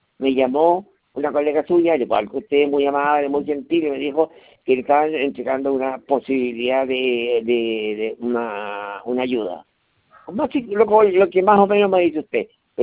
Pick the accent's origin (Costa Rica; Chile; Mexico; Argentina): Chile; Macul, Santiago Metropolitan Region; now in Arica, Chile; me vine de Macul ya hace bastante tiempo. Entonces estoy en Arica, yo estoy exactamente.